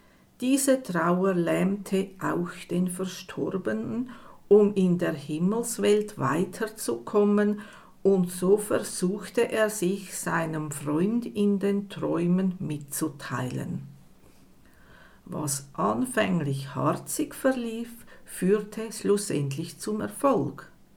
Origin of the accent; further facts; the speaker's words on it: Zurich, Switzerland; moved away as an adult; now in Basel, Switzerland; Aufgewachsen bin ich in Zürich, wohlbehütet als etwas verträumtes Kind. Mit 20 Jahren packte ich meinen Koffer und zog nach Basel.